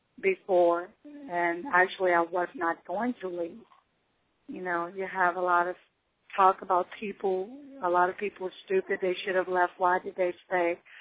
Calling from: Metairie, Louisiana, United States; Right now I'm in Metairie, Louisiana. Hard to stay away from home.

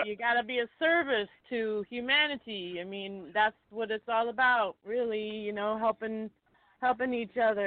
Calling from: Massachusetts, United States; I'm calling from Massachusetts.

